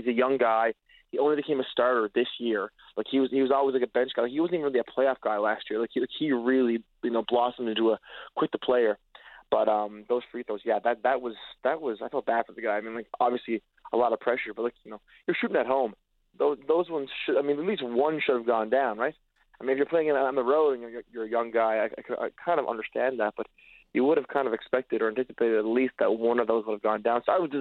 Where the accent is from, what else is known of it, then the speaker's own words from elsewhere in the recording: Canada; I'm Canadian